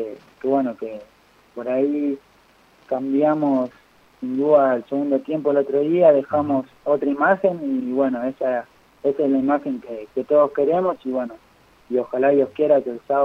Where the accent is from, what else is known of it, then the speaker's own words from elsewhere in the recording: Buenos Aires, Argentina; si bien yo soy, bueno, de Buenos Aires, por ahí, bueno, y creo que hacía 10 grados en Buenos Aires